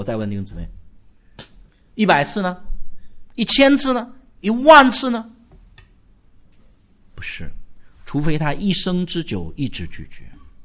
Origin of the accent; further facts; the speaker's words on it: China; 我们中国人这方面，因为原来这个人际关系太冷淡，所以对祝福人特别不习惯